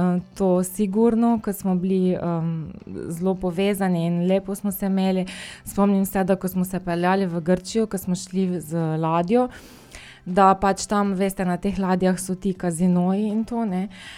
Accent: Ljutomer, Mura, Slovenia; ker sem sama iz Ljutomera.

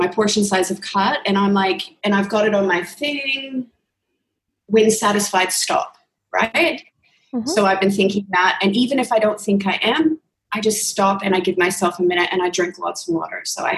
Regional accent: Canada; now in Australia; but I'm originally Canadian

